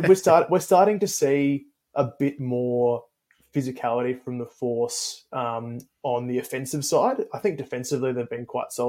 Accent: Queensland, Australia; even as a Queenslander, I'm hoping to see the Tars, you know, put in some stronger performances over the next few weeks.

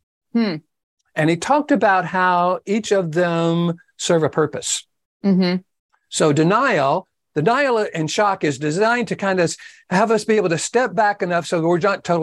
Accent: Texas, United States; And so I was from East Texas. I didn't know anything about emotion.

